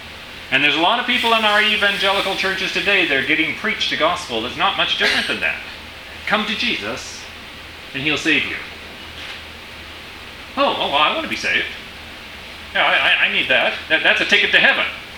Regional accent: South Africa; I grew up in South Africa, as I told you, on the coast of the Indian Ocean.

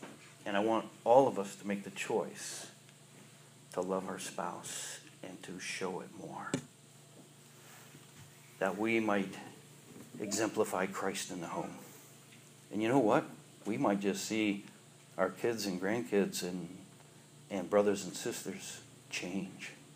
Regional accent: Canada; I'm from Canada.

